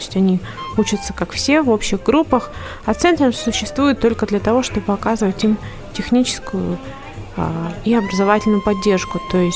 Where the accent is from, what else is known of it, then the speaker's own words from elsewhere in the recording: Krasnoyarsk, Krasnoyarsk Krai, Russia; я родилась и выросла в Сибири, и живу, собственно, в Сибири. Родилась в городе Красноярске, закончила школу-интернат номер 21 в городе Абакане, после чего поступила в Новосибирский государственный университет.